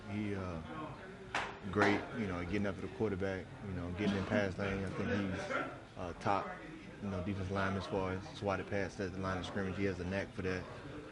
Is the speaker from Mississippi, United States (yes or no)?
yes; Mississippi, United States; I'm from Mississippi, so we do Thanksgiving a little bit different.